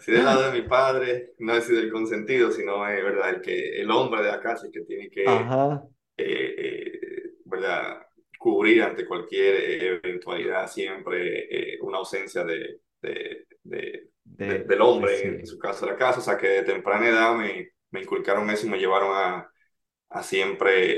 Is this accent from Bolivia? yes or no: no; Santo Domingo, Dominican Republic; born there; Bueno, yo nací en Santo Domingo.